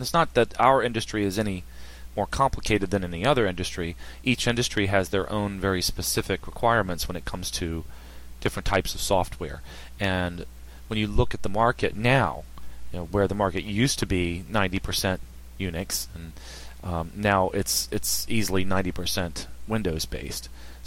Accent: Richmond, Virginia, United States; I'm from Richmond. I'm not from Hampton Roads originally.

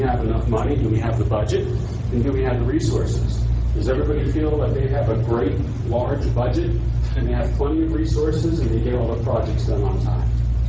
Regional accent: Florida, United States; by the way, I'm from Florida. was born and raised there.

